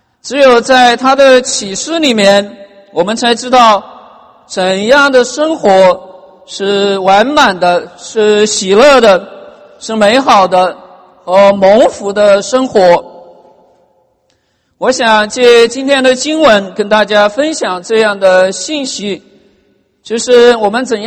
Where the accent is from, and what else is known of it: China